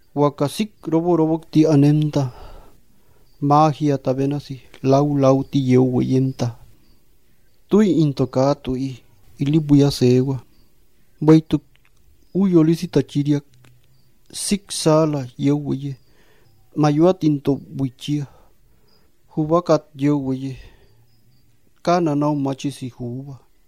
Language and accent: Spanish; Potam, Sonora, Mexico; Soy originario de Potam, Ruyaki, Sonora.